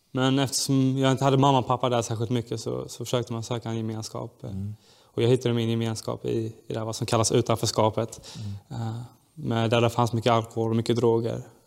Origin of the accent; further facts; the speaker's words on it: Gislaved, Jönköping County, Sweden; Ja, jag växte upp i Gislaved.